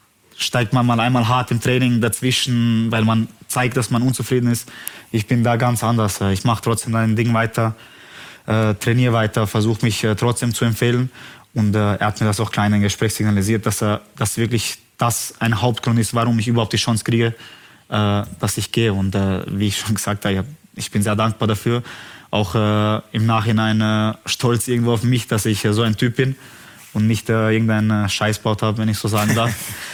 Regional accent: Bosnia & Herzegovina; was sehr Großes für Bosnien, für mein Heimatland

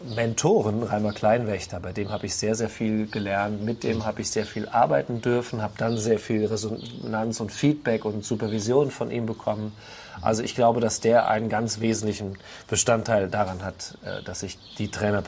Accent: Rhineland-Palatinate, Germany; Also ich komme aus dem Westerwald, ich lebe jetzt in Mittelfranken, ich lebe im ländlichen Raum, ich lebe sehr einfach, ich lebe sehr schlicht

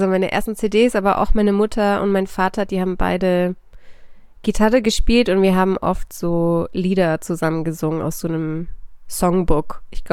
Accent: Bavaria, Germany; ich bin ja in Bayern aufgewachsen.

